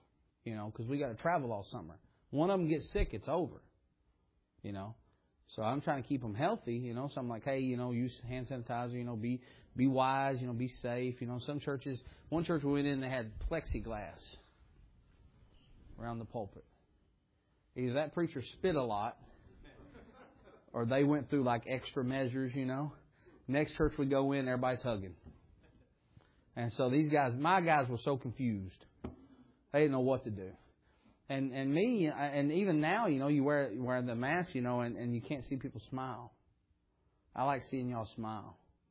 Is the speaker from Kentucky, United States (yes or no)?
yes; Kentucky, United States; And that's where I'm from, though. I'm from Southeast Kentucky, and it's that's the kind of way that things are.